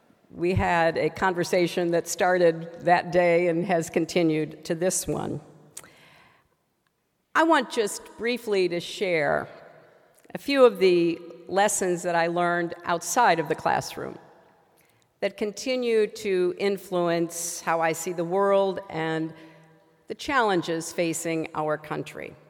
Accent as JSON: {"language": "English", "region": "Illinois", "country": "United States", "tie": "born or raised there", "said": "I grew up outside of Chicago."}